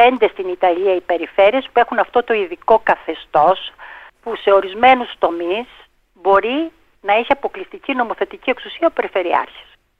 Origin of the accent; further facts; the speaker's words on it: Crete, Greece; moved away as an adult; now in Trieste, Italy; Είμαι από την Κρήτη.